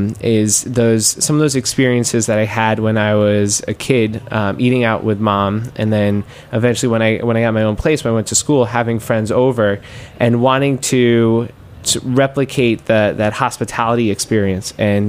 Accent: Queens, New York, United States; I grew up in Queens and then went to NYU. And when you grow up in Queens, you're, you know, you're part, at least where I came from in Queens, it feels very much like you're from Queens

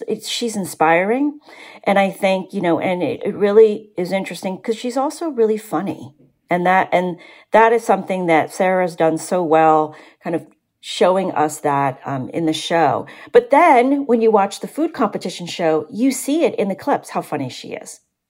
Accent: Vietnam; first language French/Vietnamese; English is a second language; now in United States; When we came from Vietnam, my mother, you know, we spoke French and Vietnamese. We did not speak English.

